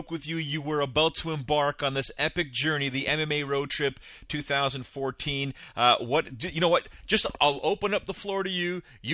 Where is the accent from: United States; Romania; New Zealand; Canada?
Canada; Although I wish, as a Canadian